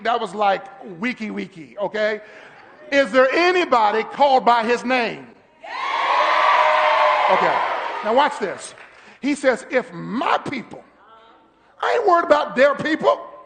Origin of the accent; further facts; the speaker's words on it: Cincinnati, Ohio, United States; now in Florida, United States; I was new to Florida, right? I got here. I'm from Cincinnati, okay? I'm a city boy.